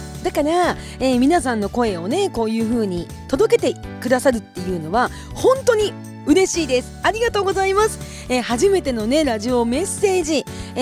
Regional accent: Kushiro, Hokkaido, Japan; moved away; 私のね、地元の釧路にサイゼリアがなくって、初めて上京してきた時に

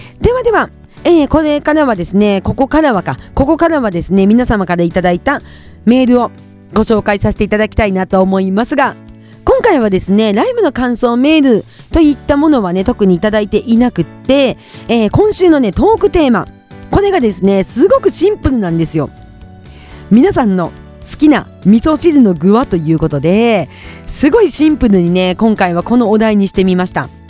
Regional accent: Kushiro, Hokkaido, Japan; moved away as an adult; now in Tokyo, Japan; 私の地元の北海道の釧路市はですね、梅雨がないんですよ。

